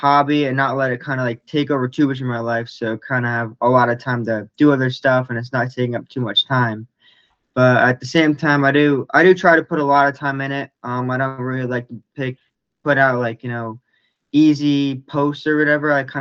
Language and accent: English; New Jersey, United States; I grew up in New Jersey, which is like East US below New York. So I was like 3 hours from Dover, Delaware.